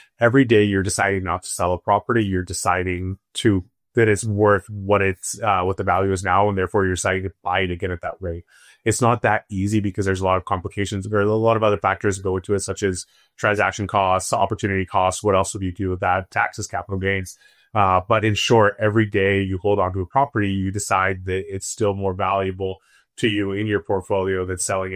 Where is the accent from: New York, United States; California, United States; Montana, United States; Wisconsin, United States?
California, United States; Temecula; Like, you and I grew up in Temecula.